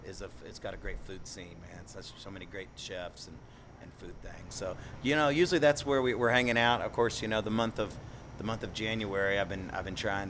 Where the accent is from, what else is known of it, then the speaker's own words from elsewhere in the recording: Big Spring, Texas, United States; now in Austin, United States; Born and raised in Big Spring, but West Texas, you know.